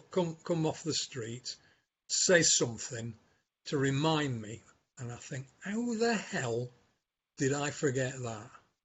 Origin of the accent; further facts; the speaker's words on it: North West England, United Kingdom; I come from Lancashire